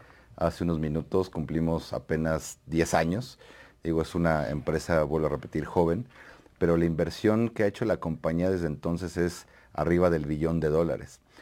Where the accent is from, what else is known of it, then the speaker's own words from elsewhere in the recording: Mexico; porque como mexicanos somos capaces de eso y muchas cosas más.